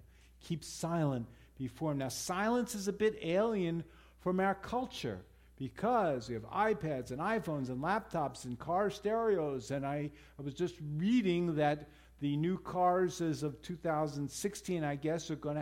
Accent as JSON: {"language": "English", "town": "New York City", "region": "New York", "country": "United States", "tie": "born or raised there", "said": "That's my hometown. That's Times Square, 42nd Street, where 7th Avenue and Broadway and 42nd Street come together."}